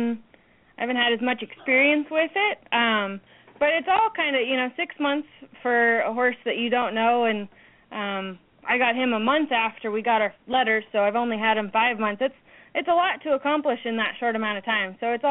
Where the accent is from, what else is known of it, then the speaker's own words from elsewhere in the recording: Grass Valley, California, United States; I'm from Grass Valley, California.